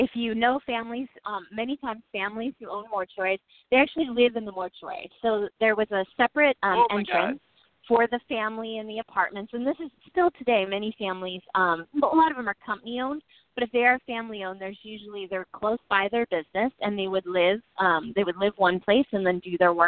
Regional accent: Torrance, California, United States; I grew up in Torrance, and our homecoming king was the son of the mortician

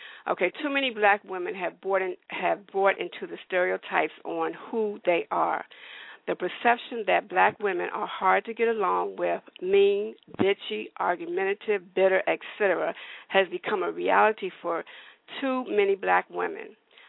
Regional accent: Miami, Florida, United States; I'm from Miami. I'm black and Puerto Rican. I grew up in a state where we are diverse, very diverse.

